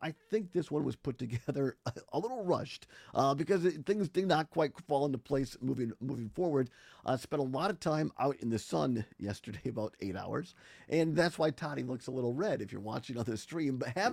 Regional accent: Richland Center, Wisconsin, United States; Well, I'm from Richland Center. We say Alo instead of Alo.

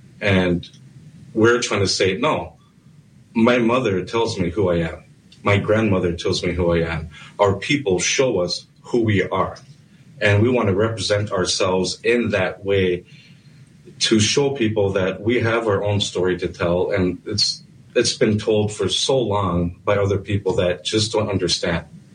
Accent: Standing Rock, United States; And I'm from Standing Rock because my people were exiled from our own traditional homelands here in Minnesota Makoche.

